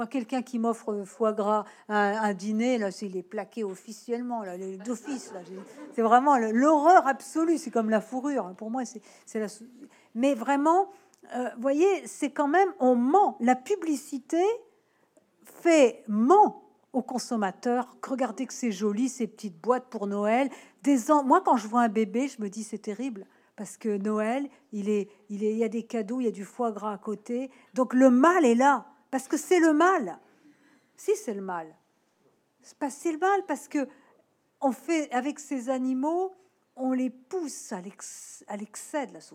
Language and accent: French; Nouvelle-Aquitaine, France; born there; moi, je suis née en Charente, hein, donc évidemment, Dordogne, c'est pas loin.